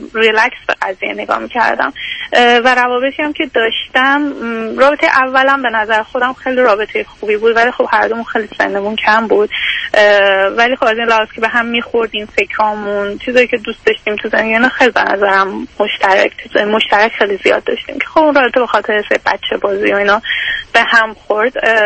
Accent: Iran; moved away as an adult; now in Canada; بعد از لیسانس هم که از ایران اومدم بیرون، فوق لیسانس هم و خارج از ایران خوندم، الان هم کانادا هستم به همراه خانوادم.

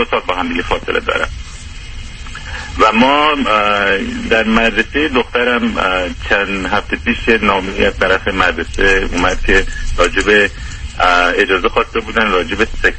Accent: Iran; با اینکه مثلا ما ایرانی هستیم

